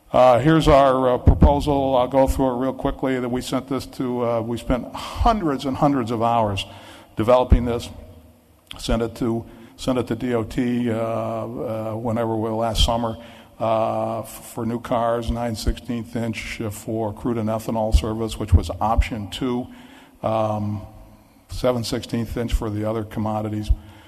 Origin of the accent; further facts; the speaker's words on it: Ithaca, New York, United States; I grew up in Ithaca, New York, so I was happy to see that my hometown was represented.